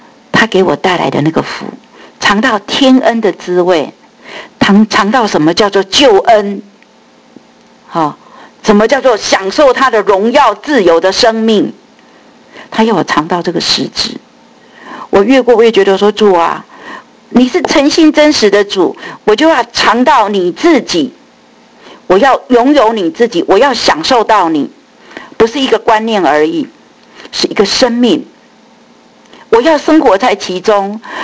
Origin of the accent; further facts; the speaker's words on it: Tainan, Taiwan; 我是台湾来的，我生在台湾的台南